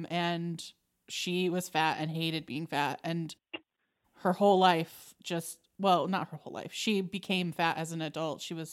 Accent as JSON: {"language": "English", "region": "Indiana", "country": "United States", "said": "No, I'm actually from Indiana, like Northern Indiana."}